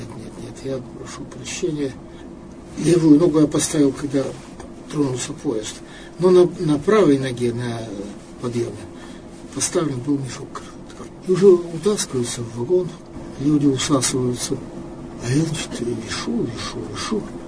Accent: Ural, Russia; Ну, вы знаете, что я родился, вырос на Урале.

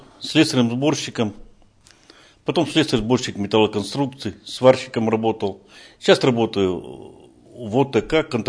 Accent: Sverdlovsk, Sverdlovsk Oblast, Russia; Родился я на Уралмаше, в городе Свердловске.

